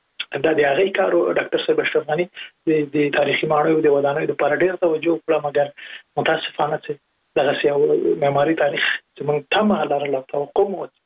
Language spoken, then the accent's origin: Pashto; Jalalabad, Nangarhar, Afghanistan; زه په جلال آباد کې لوی سوې